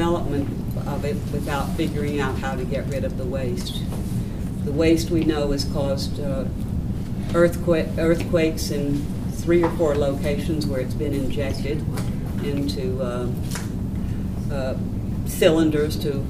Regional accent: New York, United States; I'm from Ulster County.

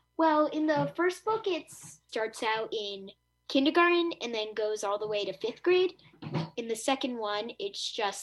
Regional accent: Ghent, New York, United States; And by the way, I'm from Ghent, moving to Stockbridge.

